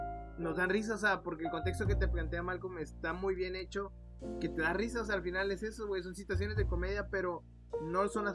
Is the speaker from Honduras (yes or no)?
no; Mexico; como nosotros mexicanos o latinoamericanos no lo vivimos tan cerca